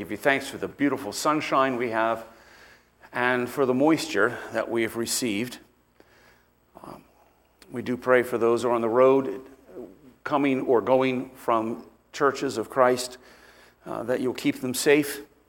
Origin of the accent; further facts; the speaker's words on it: United States; It's kind of amusing in a way because I'm an American.